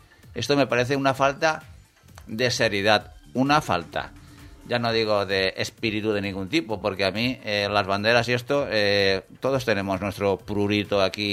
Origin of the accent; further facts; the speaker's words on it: Spain; estoy hablando como español, como persona cívica de este santo país